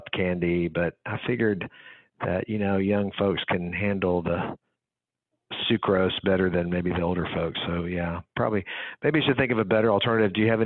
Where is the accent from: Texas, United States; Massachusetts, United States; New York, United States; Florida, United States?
Texas, United States; Houston; I have memories of back in the old days growing up in Houston